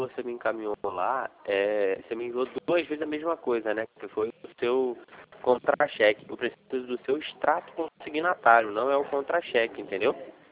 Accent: Rio de Janeiro, Brazil; Sou do Rio de Janeiro também.

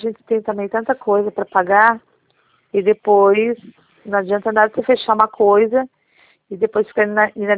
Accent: Limeira, São Paulo, Brazil; Sou de Limeira.

